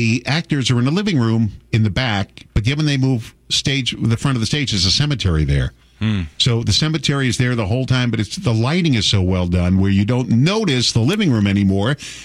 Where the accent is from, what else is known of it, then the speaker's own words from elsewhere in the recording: New York City, New York, United States; I'm from New York City, and I grew up going.